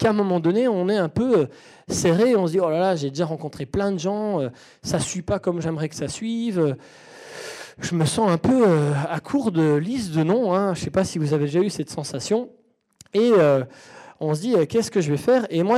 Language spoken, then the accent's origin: French; Belgium; Moi, je suis belge, j'adore le restaurant italien.